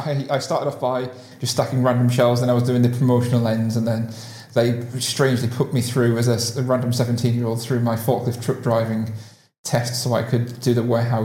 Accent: Bolton, North West England, United Kingdom; born there; I wish I was born on the island. No, I was born in Bolton in Greater Manchester.

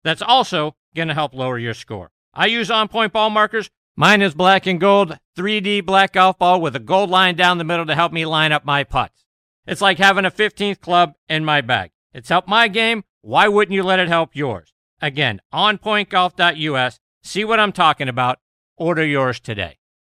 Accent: Pittsburgh, Pennsylvania, United States; So I got to ask you, because I'm from Pittsburgh.

